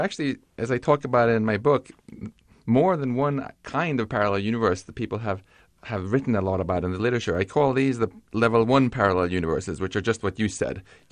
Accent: Stockholm, Stockholm County, Sweden; I guarantee you're going to get to visit my hometown of Stockholm to pick up a prize for it.

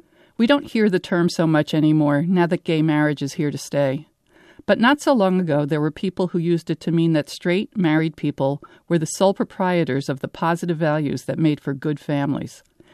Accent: United States; When I first read this, I thought, cool, I'm an American.

